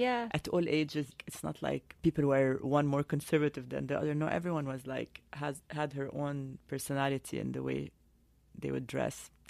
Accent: Paris, Île-de-France, France; He's Lebanese as well. Yeah, so I grew up in Paris, met my husband in Italy. He was living in New York. I was living in Paris, so we were commuting all the time. Then ended up in London for a couple of years. Then went to Beirut for 5 years.

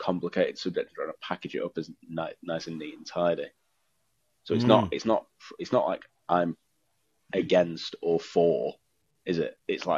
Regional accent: Ilford, London, United Kingdom; To me, where's that accent from? I'm from East London. I don't even know my accent.

